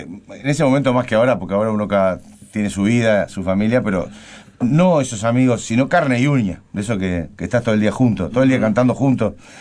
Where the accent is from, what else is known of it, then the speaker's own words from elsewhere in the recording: Montevideo, Uruguay; Yo soy de Sayago, pero soy de Millán y Rafa.